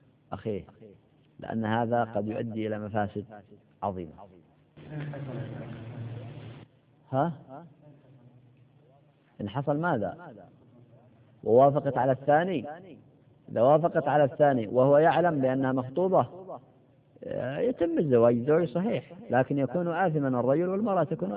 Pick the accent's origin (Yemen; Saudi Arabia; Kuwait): Yemen; ما يقال عندنا في اليمن يقال عصفور في اليد ولا عشرة فوق الشجرة